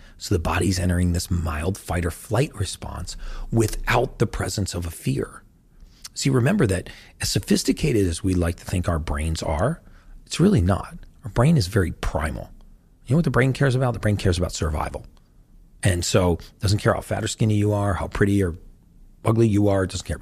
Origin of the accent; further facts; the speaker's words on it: United States; but I'm from America